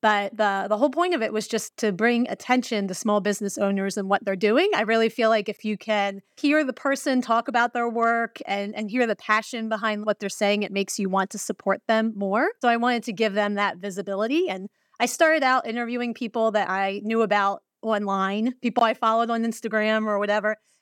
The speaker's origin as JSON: {"language": "English", "town": "Baltimore", "region": "Maryland", "country": "United States", "also_born_or_lived": "Boston / New York", "said": "I'm from Baltimore originally, and I moved around a little bit after college. I was in Boston, and I was in New York, and came back about 15 years ago"}